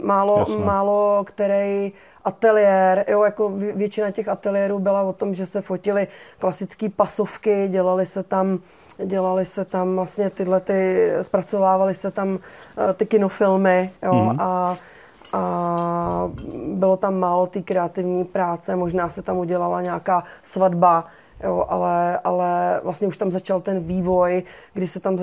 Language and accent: Czech; Pardubice, Pardubice Region, Czechia; Já jsem původně z Pardubic.